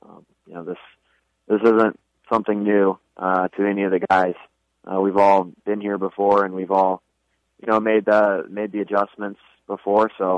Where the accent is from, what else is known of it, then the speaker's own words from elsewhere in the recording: United States; growing up in America for the amount of years I've been here for, you know, I'm American at the same time